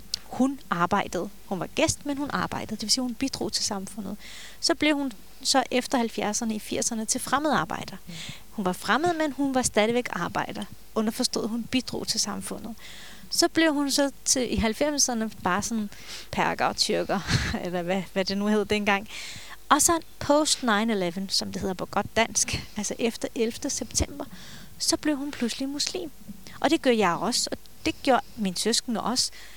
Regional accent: Turkey; hvor jeg kommer fra, op ved hvad hedder den anatolske højslette tæt ved Sortehavet

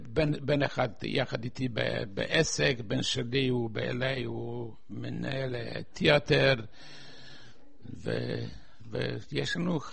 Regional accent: Wrocław, Lower Silesian Voivodeship, Poland; moved away; also born or lived in Israel / San Francisco, United States; המקום איפה שגרתי, ראיתי את הבונקר תמיד שעניין אותי על יד הבית שלנו, הסביבה לא הכי יפה, אבל וורוצלב עצמה עיר די יפה. טוב, אחרי עזבתי את פולין ב-56, עלינו ארצה

